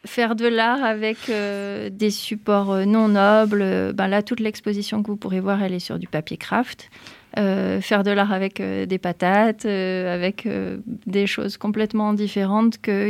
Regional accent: Glandage, Auvergne-Rhône-Alpes, France; je viens quand même en partie du monde rural. Moi, j'ai passé toute mon enfance à Glandage, donc dans le Diois. Et donc, bah, mon univers intime, il vient de ces milieux du Diois, de la montagne, de la ruralité, des lavandes, de la Provence d'ici.

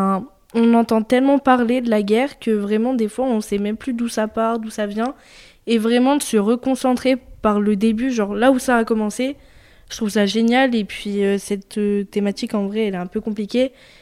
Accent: Saint-Jean-en-Royans, Auvergne-Rhône-Alpes, France; Alors moi, je viens du Royan, Saint-Jean-en-Royan.

